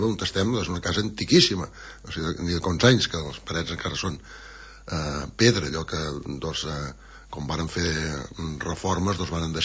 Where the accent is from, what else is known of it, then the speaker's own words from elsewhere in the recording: L'Escala, Catalonia, Spain; Ostres, és que sóc de l'Escala.